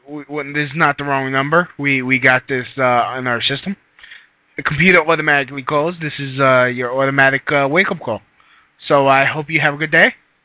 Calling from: Virginia, United States; What state am I calling from? I'm calling from Virginia.

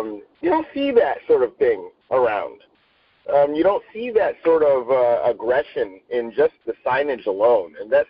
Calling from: Los Angeles, California, United States; I'm calling in from Los Angeles. I'm actually on Slauson Avenue.

